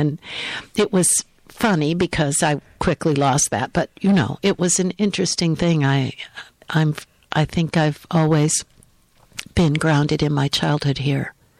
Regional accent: Detroit, Michigan, United States; born there; And I was born in Detroit, and my grandmother was an immigrant from former Czechoslovakia, and she stayed with us often when I was a child.

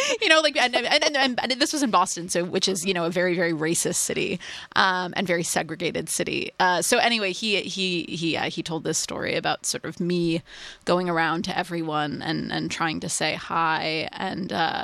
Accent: Ethiopia; got up on the table and screamed, "I am from Ethiopia."

